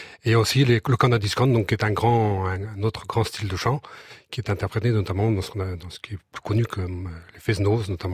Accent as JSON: {"language": "French", "town": "Santec", "region": "Brittany", "country": "France", "tie": "born or raised there", "said": "j'ai appris tout jeune le breton. Ouais. Je suis originaire de Santec, côté de Roscoff, face à l'île de Bois. Et 95% des gens dans mon enfance s'exprimaient en langue bretonne"}